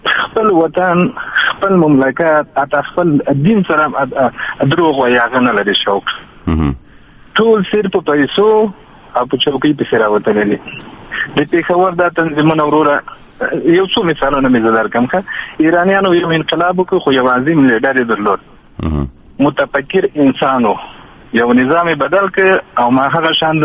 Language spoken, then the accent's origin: Pashto; Afghanistan; زه هم افغان يم افغانستان مې وطن